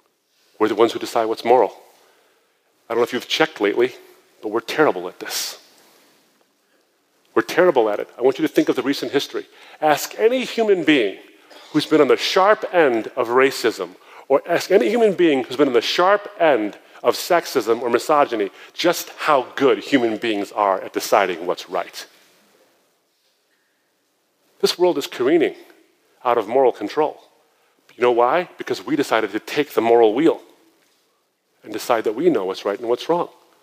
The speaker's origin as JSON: {"language": "English", "region": "Michigan", "country": "United States", "said": "I'm from Michigan, so I have a lot of sweaters. It's cold."}